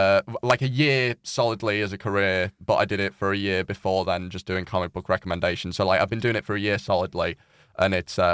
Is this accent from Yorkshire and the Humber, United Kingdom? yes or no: yes; Thirsk, Yorkshire and the Humber, United Kingdom; So I grew up in Thirsk. All my family's from Thirsk. But I went to sixth form in York. I went to Bootham.